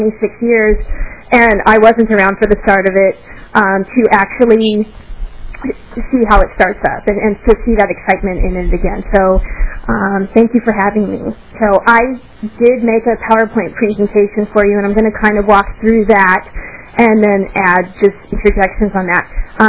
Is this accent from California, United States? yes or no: yes; California, United States; now in Minnesota, United States; I'm actually from California. I've only lived in Minnesota for a year and a half